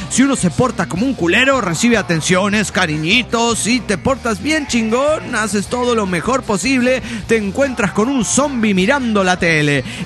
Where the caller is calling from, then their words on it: Coatzacoalcos, Veracruz, Mexico; de Coatzacoacos, Veracruz, México.